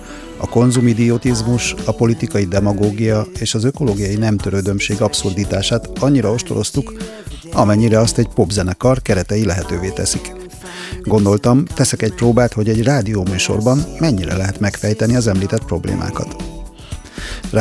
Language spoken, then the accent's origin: Hungarian; Óbuda, Budapest, Hungary; Óbudán nőttem föl, ahol minden második gyerek zenekart alapított